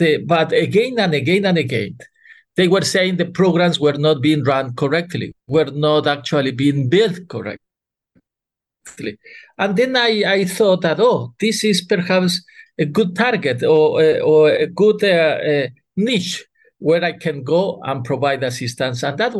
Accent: Ecuador; English is a second language; moved away as an adult; now in United States; in my own country, Ecuador, I'm from Ecuador. And then I moved to the U.S. for doing the master's and PhD

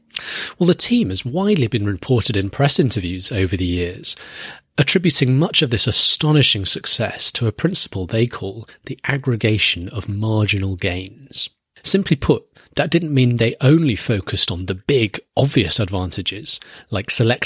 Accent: United Kingdom; my home country, Great Britain

